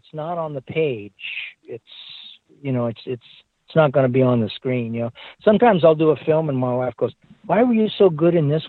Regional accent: Los Angeles, California, United States; I grew up in Los Angeles, but we grew up in the San Fernando Mountains. So we had horses

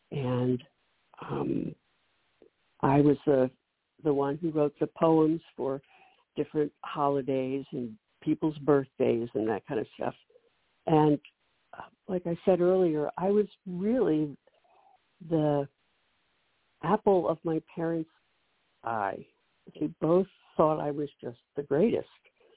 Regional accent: Baltimore, Maryland, United States; I grew up in Baltimore. I was born in Baltimore and grew up there.

